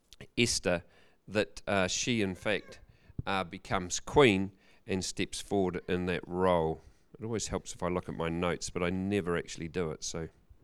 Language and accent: English; Ashburton, Canterbury, New Zealand; So my background was I grew up in Ashburton, very proud.